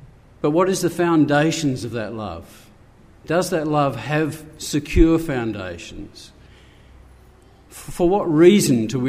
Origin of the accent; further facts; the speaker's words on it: South Australia, Australia; from South Australia. I go to the South Adelaide meeting over there.